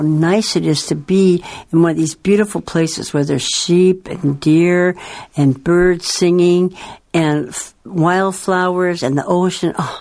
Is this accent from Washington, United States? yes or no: yes; Washington, United States; I lived on a very small farm when I was growing up near Seattle, only 5 acres.